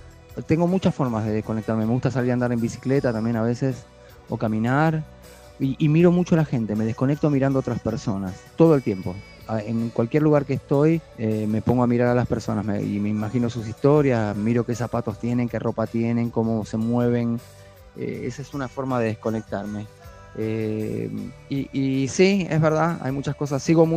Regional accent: Buenos Aires, Argentina; Yo me crié en el barrio de Almagro, en Argentina, en el mercado de Abasto

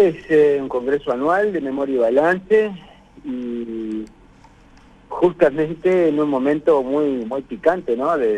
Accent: Argentina; como argentinos

